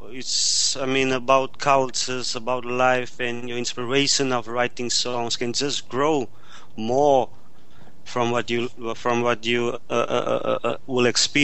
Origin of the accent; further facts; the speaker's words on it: South Africa; It's just so sad that we as South African artists don't get an opportunity to go outside more often.